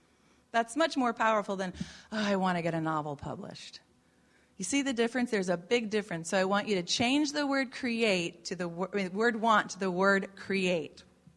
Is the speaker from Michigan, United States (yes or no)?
no; Illinois, United States; accent: Midwest; actually pronounced catton because I came from the Midwest, around the block in suburban Chicago before the age of 10.